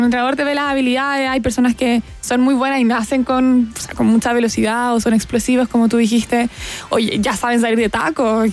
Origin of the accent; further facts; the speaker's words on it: Iquique, Tarapacá, Chile; moved away; como yo soy de Iquique, yo me vine el 2019 a estudiar, también a entrenar